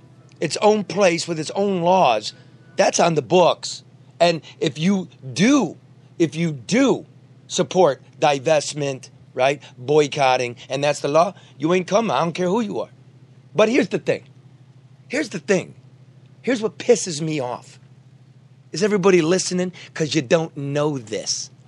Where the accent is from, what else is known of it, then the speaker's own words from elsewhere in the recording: New York, United States; I'm from New York. I know the lobby, right?